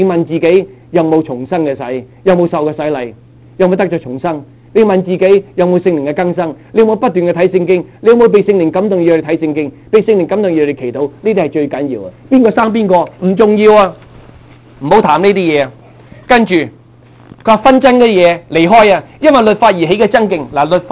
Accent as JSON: {"language": "Cantonese", "country": "China", "said": "我系中国人"}